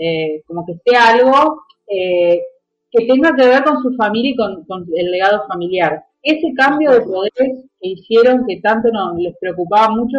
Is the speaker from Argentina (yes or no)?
yes; Argentina; pero nosotros somos argentinas